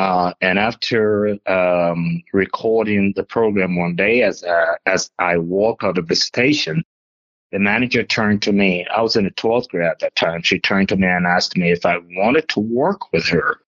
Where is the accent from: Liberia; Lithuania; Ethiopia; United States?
Liberia; he did the evening news, 8 o'clock, every day, where I grew up in Liberia.